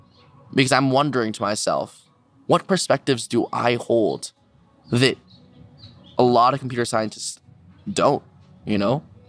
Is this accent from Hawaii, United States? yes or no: yes; Honolulu, Hawaii, United States; I am born and raised in Honolulu, Hawaii.